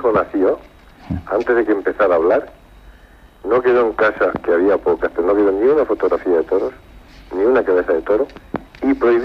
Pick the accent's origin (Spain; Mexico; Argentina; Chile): Spain; Cuando estamos fuera de España, porque nos gusta, tenemos mucho orgullo, una gran soberbia.